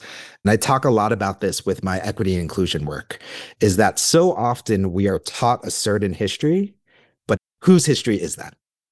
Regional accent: East Coast, United States; Growing up on the East Coast, I think not having a lot of different communities, I was lumped into this kind of not white perspective.

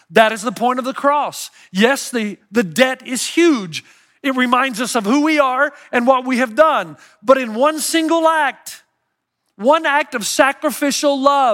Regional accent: Tennessee, United States; I remember playing a game when we were growing up in Tennessee

